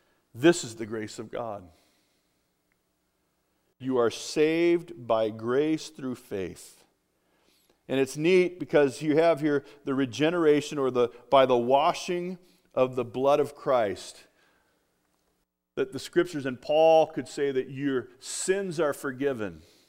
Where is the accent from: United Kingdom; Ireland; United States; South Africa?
United States; actually growing up in America, we tend to get into the that need or desire to have credit.